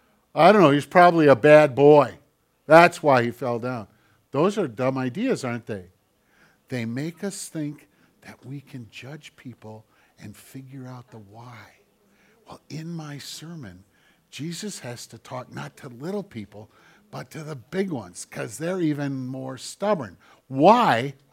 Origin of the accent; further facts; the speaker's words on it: United States; I'm an American. I'm a pastor. I'm a Christian. I'm a guy.